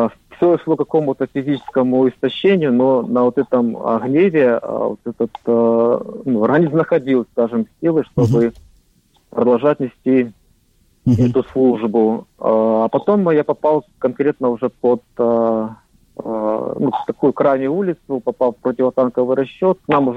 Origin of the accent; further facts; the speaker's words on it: Ukraine; Мы, ребята из Украины, вышли в общую онлайн-группу.